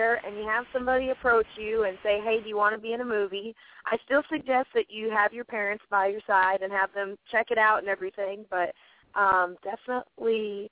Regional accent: Iowa, United States; I started singing around at farm and home shows. I'm originally from Iowa.

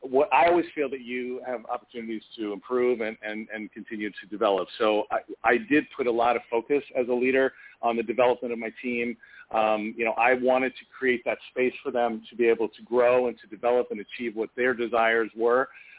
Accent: Maryland, United States; moved away as an adult; also born or lived in Los Angeles; I grew up in Maryland, and I wanted always from when I youngest I can remember, I always wanted to be an actor.

